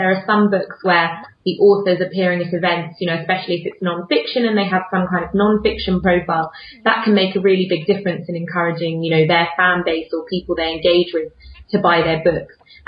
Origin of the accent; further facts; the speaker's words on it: East of England, United Kingdom; I think it comes from the fact that I'm from Essex